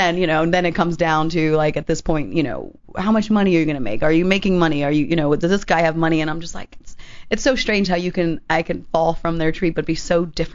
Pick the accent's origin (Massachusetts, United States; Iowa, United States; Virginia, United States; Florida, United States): Florida, United States; Miami; Driven through. I'm actually from Miami.